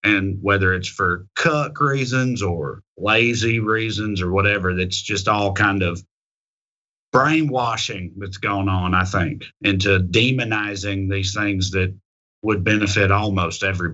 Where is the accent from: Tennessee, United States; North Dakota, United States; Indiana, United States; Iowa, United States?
Tennessee, United States; I went to my home state of Tennessee and covered this medical marijuana legislation that was about to happen there